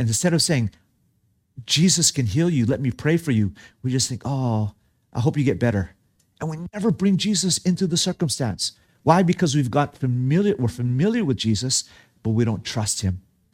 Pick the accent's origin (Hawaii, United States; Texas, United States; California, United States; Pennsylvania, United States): Hawaii, United States; And I grew up in Hawaii. And in Hawaii, we're all mixed.